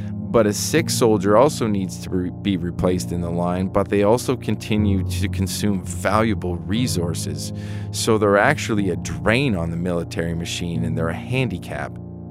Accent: Canada; now in United States; I'm a history professor at Colorado Mesa University, also the head coach of the hockey team, being Canadian.

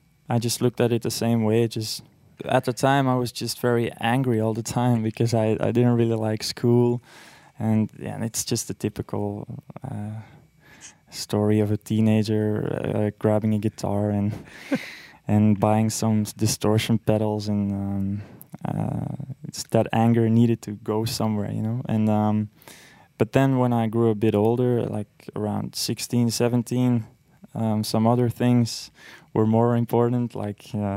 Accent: Belgium; Growing up in Belgium, I mean, no one really knows him there

